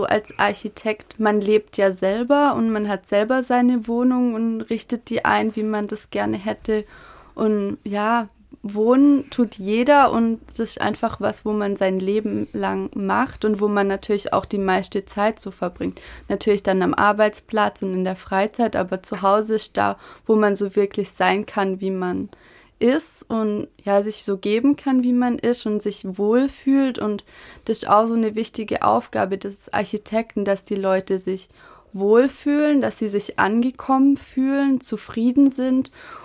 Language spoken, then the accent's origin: German; Gurtweil, Baden-Württemberg, Germany; now in Konstanz, Germany; Konstanz ist schon ja eine größere Stadt natürlich wie Gurtweil, wo ich herkomme.